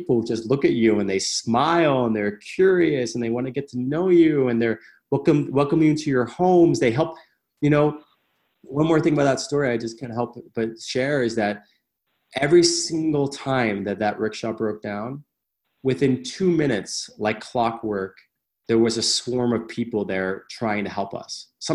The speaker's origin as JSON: {"language": "English", "region": "New York", "country": "United States", "lives_now": "Medellín, Colombia", "said": "I'm from New York."}